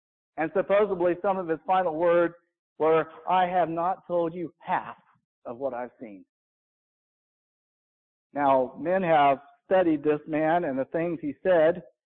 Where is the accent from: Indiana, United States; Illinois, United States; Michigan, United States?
Indiana, United States; As you know, I'm from Indiana, and it just seemed like every creek and tributary and river just like looked like chocolate milk.